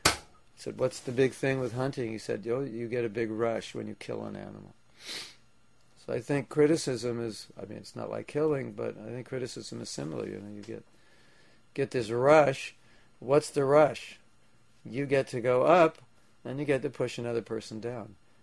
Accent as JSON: {"language": "English", "town": "Los Angeles", "region": "California", "country": "United States", "tie": "born or raised there", "lives_now": "Alachua, United States", "said": "And I grew up in Los Angeles, so hunters were like aliens to us."}